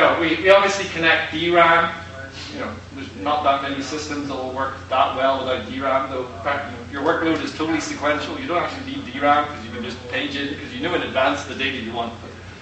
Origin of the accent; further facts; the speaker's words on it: Belfast, Northern Ireland, United Kingdom; born there; Slieve Donnard is a mountain just south of where I was born in Belfast.